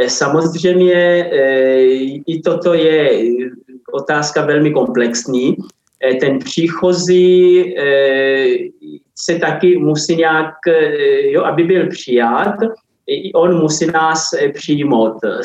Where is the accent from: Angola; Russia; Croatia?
Angola; Czech is a second language; moved away as an adult; now in Czech Republic; Mám dva domovy, když tady opravdu jako žijí díl, ale pořád se cítím zároveň i jako Angolán. a Česko beru jako svůj druhý domov.